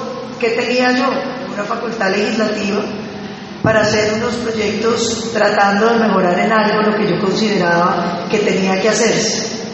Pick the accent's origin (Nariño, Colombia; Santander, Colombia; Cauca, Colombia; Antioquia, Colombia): Cauca, Colombia; Yo soy vecina de ustedes, yo soy del departamento del Cauca.